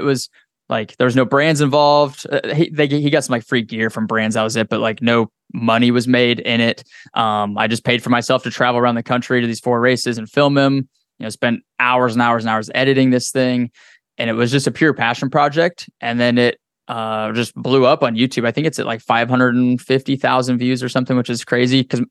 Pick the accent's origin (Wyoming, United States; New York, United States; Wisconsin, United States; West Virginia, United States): Wyoming, United States; it was actually a friend of mine that I grew up with in Wyoming.